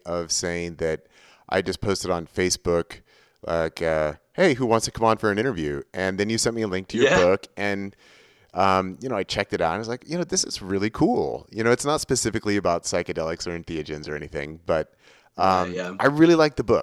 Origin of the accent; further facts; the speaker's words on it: California, United States; Yeah, I mean, I grew up in California, and the idea of like, well, I'm just going to drive to Northern California.